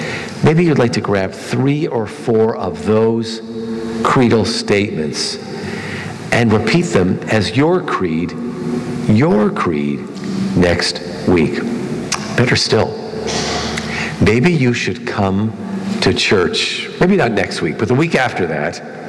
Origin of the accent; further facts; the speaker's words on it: Toronto, Ontario, Canada; when I grew up in Toronto, in the province of Ontario